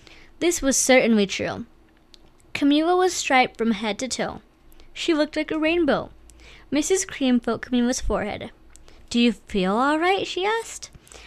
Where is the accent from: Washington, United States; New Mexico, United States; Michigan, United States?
New Mexico, United States; Farmington; I go to school at Mesa View Middle School, and I'm from Farmington, New Mexico.